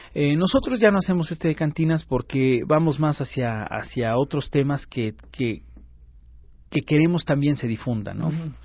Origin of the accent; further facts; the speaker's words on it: Mexico; toda esta idiosincrasia tan rica que nos conforma como mexicanos